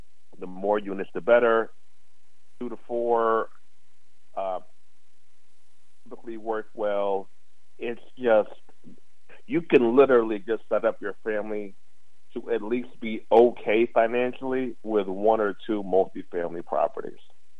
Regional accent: New York, United States; born there; am a proud Black man of Jamaican heritage. I was born in New York, but my parents are from Jamaica, so I'm West Indian background.

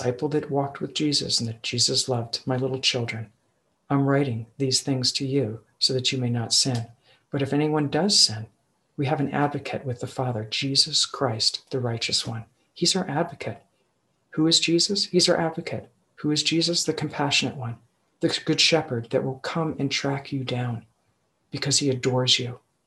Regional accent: Long Island, New York, United States; I was raised in Long Island, and like the F-bomb is a adjective.

